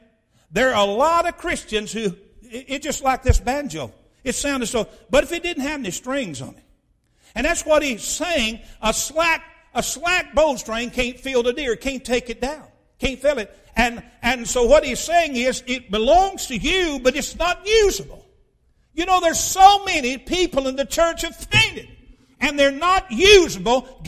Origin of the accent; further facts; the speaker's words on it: Chattanooga, Tennessee, United States; I grew up in Chattanooga as a bus kid at Highland Park Baptist Church. Rode on that bus. They'd come pick me up. My daddy lived in the housing project.